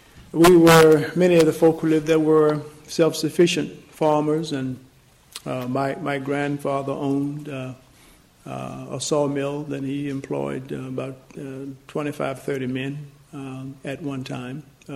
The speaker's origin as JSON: {"language": "English", "town": "Tappahannock", "region": "Virginia", "country": "United States", "tie": "born or raised there", "said": "for me growing up in Virginia in the South"}